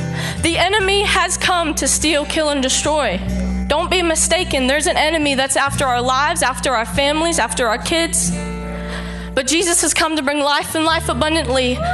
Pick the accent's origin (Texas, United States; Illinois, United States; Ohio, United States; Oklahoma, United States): Texas, United States; And y'all, I'm gonna say y'all because I'm from Texas.